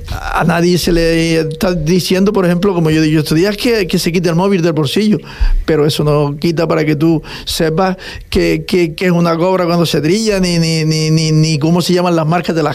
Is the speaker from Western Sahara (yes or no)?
yes; Western Sahara; moved away; yo, como me crié en el Sahara, yo nunca había tenido inquietudes por estas cosas de folclore y las tradiciones